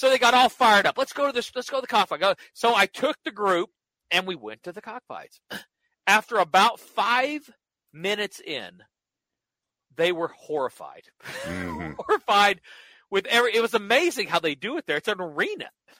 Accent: Oklahoma, United States; I grew up in Oklahoma. I know a thing or two about cockfighting.

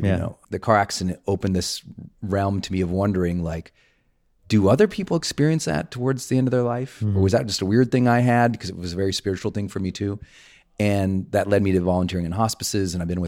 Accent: Montana, United States; but I'm from Montana.

